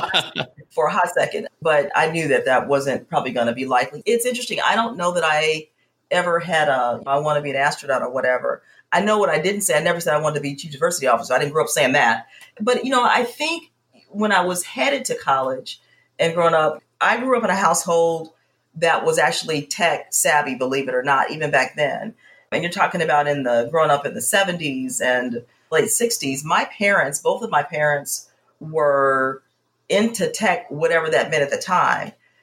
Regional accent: Gary, Indiana, United States; So the backstory is I grew up in Gary, Indiana, and I grew up, and I say grew up sort of loosely, in a dance studio.

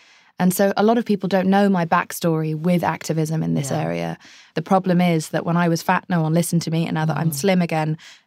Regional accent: England, United Kingdom; I'm so English.

